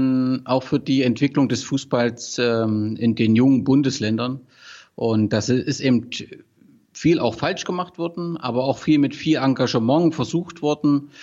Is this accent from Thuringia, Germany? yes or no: yes; Gera, Thuringia, Germany; Also ich bin zwar nicht in Gera geboren, aber habe dort meine Kindheit, meine Jugend verbracht, und das hat einen sehr geprägt. Ja, also ich bin dort, zur Wende war ich 15 Jahre, das heißt so die prägende Zeit habe ich eben in Gera